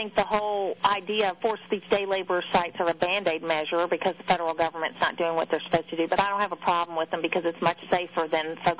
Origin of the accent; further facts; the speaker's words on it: United States; my family hasn't been in Germany in three generations, but I'm an American.